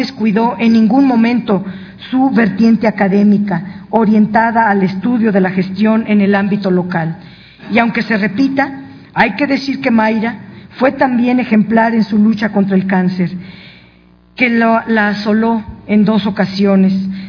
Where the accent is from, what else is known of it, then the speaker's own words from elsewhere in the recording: Guanajuato, Mexico; al participar en mi tierra, Guanajuato, en las mismas épocas